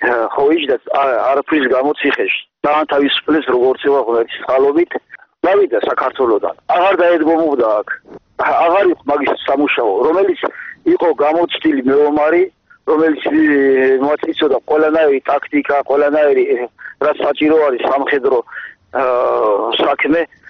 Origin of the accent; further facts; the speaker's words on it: Kakheti, Georgia; ჩვენ ძალიან გვიყვარს ქრისტე ერს საქართველო, ჩვენ აქ დავიბადეთ, გავიზარდეთ